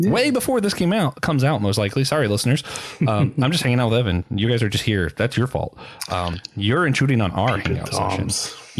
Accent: Florida, United States; Because like I grew up near Disney World.

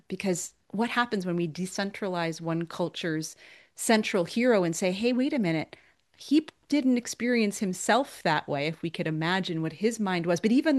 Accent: Cape Cod, Massachusetts, United States; I grew up on Cape Cod, which is, a very many, it's a place where there are a few families who've been there for centuries, but most folks were washed ashore.

